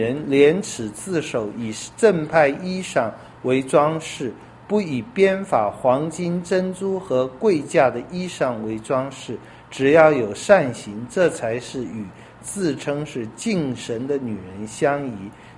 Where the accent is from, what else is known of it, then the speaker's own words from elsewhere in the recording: Northeast China, China; 跟咱们东北人一样